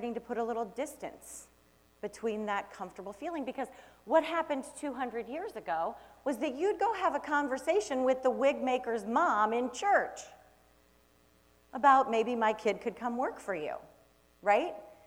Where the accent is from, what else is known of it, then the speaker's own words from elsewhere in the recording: Akron, Ohio, United States; I grew up in Akron, Ohio, and if anybody knows anything about Akron, Ohio